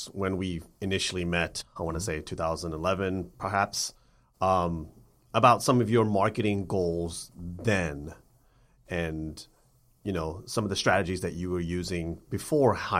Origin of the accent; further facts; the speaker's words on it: Atlanta, Georgia, United States; Peachtree Pest Control is a successful pest control company located right here in my hometown of Atlanta.